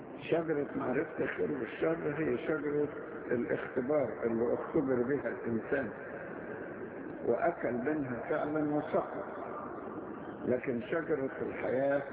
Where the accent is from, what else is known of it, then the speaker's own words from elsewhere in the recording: Asyut, Asyut Governorate, Egypt; هو كمان يعني إحنا أسيطة زي بعض